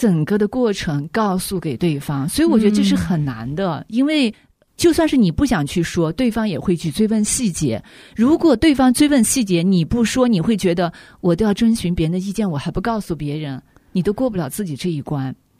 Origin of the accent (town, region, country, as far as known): China